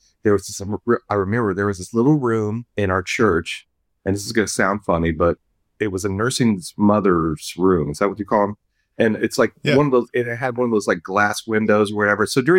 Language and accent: English; Lafayette, Louisiana, United States; born and raised in Lafayette, Louisiana.